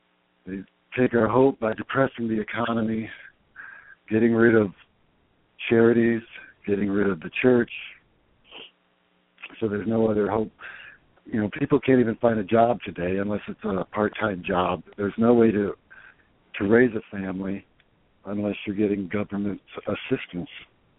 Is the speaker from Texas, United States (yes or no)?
no; Indiana, United States; now in Naples, United States; Northwest Indiana, kind of a suburb of Chicago.